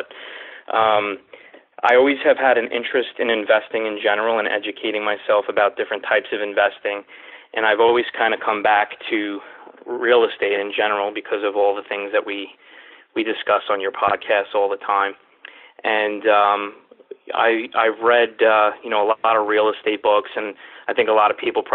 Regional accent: New York City, New York, United States; born or raised there; now in New Jersey, United States

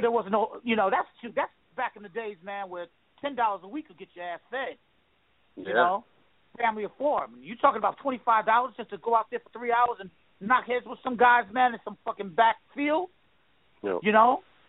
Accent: Queens, New York, United States; I'm from Queens, so that's Jets country. Okay? And when I was growing up

